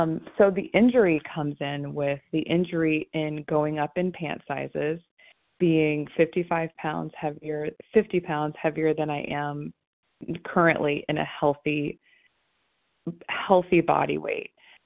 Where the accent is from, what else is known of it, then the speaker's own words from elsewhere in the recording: Akron, Ohio, United States; I'm from Akron.